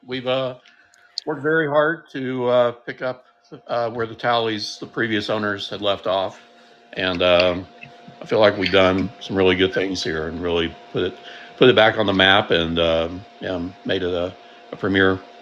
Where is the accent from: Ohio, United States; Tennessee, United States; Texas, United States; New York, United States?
Tennessee, United States; Knoxville; now in Tucumcari, United States; I am from Knoxville, Tennessee.